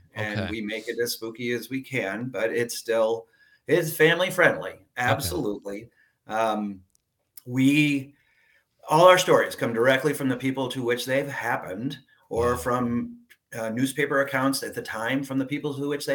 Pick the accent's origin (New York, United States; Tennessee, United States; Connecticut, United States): Connecticut, United States; And I'm like, I grew up in Connecticut.